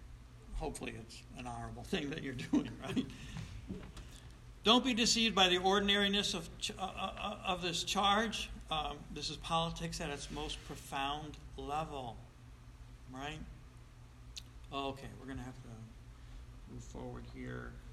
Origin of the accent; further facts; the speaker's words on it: United States; I mean, we're Americans. I'm an American. I can't help it.